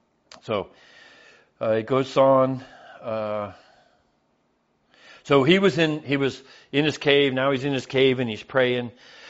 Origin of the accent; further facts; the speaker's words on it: Kentucky, United States; born there; I like to hunt. And I was born in Kentucky.